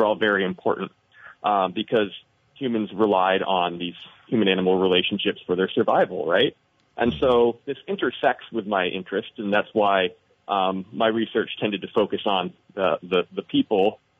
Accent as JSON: {"language": "English", "town": "Danville", "region": "Vermont", "country": "United States", "tie": "born or raised there", "said": "I grew up in Danville."}